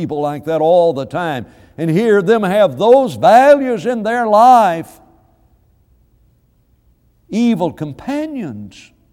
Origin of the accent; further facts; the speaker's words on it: the South, United States; accent: southern; Do you know where I got my southern accent? Do you know why I say McDonald's properly and you guys say McDonald's improperly? You know where that comes from? It comes from the place where I grew up.